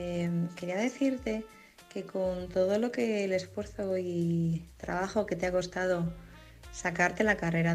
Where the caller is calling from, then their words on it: Madrid, Community of Madrid, Spain; corresponsal de Madrid.